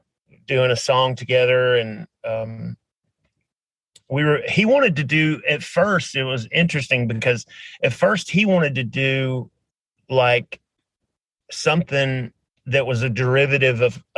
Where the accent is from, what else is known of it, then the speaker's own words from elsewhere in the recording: Memphis, Tennessee, United States; I'm from Memphis, Tennessee. So I'm from the, you know, Nashville school of, you know, country duets